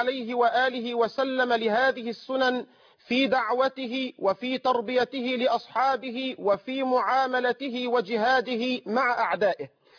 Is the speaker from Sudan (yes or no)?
no; Egypt; أن يجعل بلدنا مصر أمنا أمانا سخاء رخاء